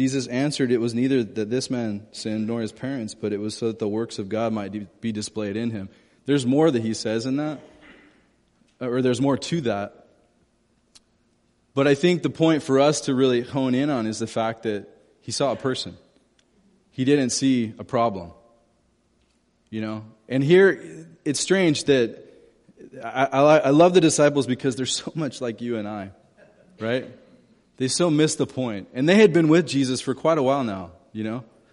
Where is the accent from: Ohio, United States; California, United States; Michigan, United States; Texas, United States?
California, United States; I grew up in Southern California.